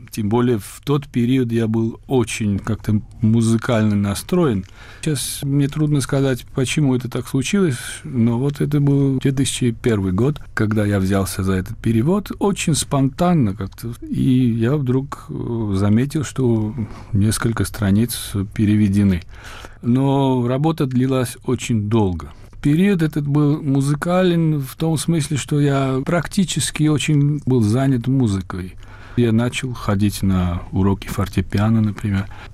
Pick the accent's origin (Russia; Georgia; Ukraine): Georgia; now in Germany; когда я приехал в Германию из Грузии. В 1988 году я покинул Грузию. Я так называемый невозвращенец.